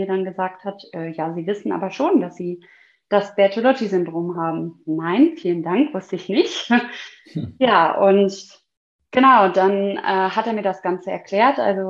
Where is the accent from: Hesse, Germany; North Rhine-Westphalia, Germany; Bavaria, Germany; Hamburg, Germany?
North Rhine-Westphalia, Germany; ich komme aus dem Ruhrgebiet, also quasi aus dem Herzen des Ruhrgebietes. Und ich bin 30 Jahre alt